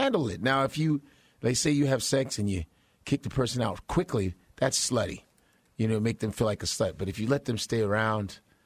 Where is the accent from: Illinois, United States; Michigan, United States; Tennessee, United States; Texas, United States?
Illinois, United States; Chicago; also born or lived in Nebraska; now in New York, United States; No, well, I was born in Nebraska, raised in Chicago, and been in New York 18 years.